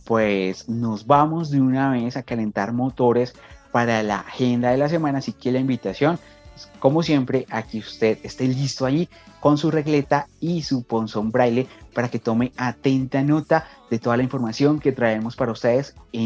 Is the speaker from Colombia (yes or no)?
yes; Colombia; uno de los que más nos representa a nosotros como colombianos a nivel mundial